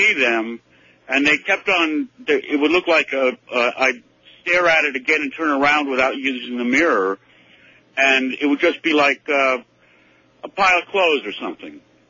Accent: New Jersey, United States; I'm from South Jersey.

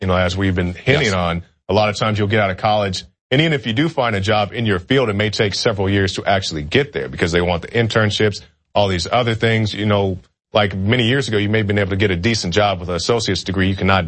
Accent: Oklahoma, United States; now in Texas, United States; I'm from Oklahoma. I came here to Texas. Nobody offered me in-state tuition.

